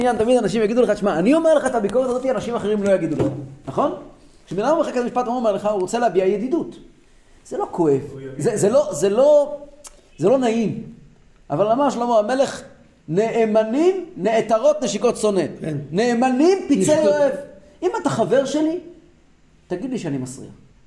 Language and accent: Hebrew; Kfar Chabad, Central District, Israel; now in Holon, Israel; אני גדלתי במקומות, אני יודע, זה אחר כך היה לי מאוד קשה פה להתרגל לחיים בחולון